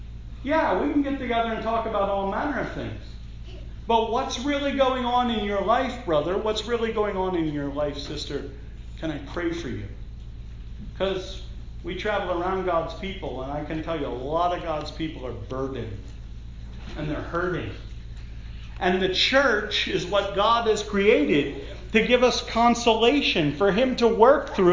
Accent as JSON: {"language": "English", "region": "Pennsylvania", "country": "United States", "said": "Now, I love football. I'm from Pennsylvania, okay?"}